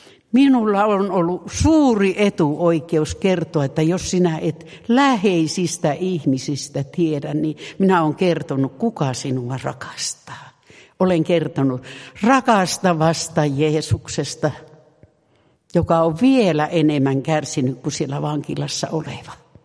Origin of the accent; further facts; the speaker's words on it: Lapinlahti, North Savo, Finland; jo lapsena täällä Lapinlahdella saarnattiin puhdasta evankeliumia.